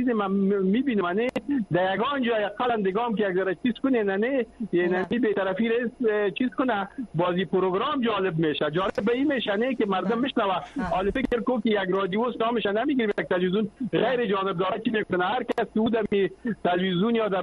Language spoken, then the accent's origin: Persian; Afghanistan; شما افغان هستیم از افغانستان هستیم